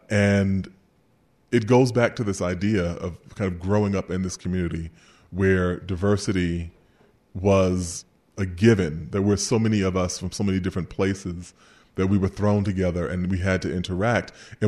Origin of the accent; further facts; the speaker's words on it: Queens, New York, United States; And I said, "I'm from Queens."